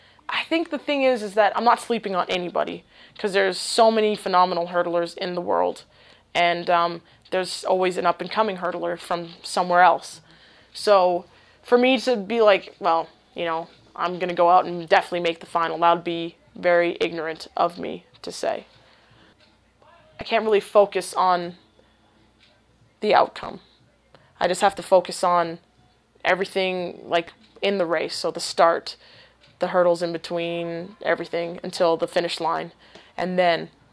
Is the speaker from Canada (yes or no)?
yes; Canada; For those who are watching, just know that I'm Canadian